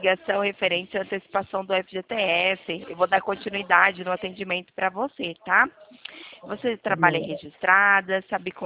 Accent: Ribeirão Preto, São Paulo, Brazil; Eu sou daqui de Ribeirão Preto, estado de São Paulo, tá?

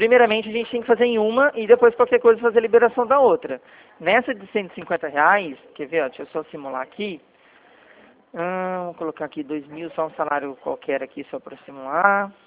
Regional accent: São Paulo, Brazil; Eu sou do interior de São Paulo.

